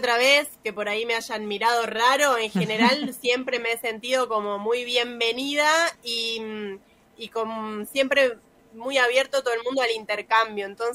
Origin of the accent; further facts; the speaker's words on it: Tigre, Buenos Aires Province, Argentina; Yo soy del Tigre, de Buenos Aires.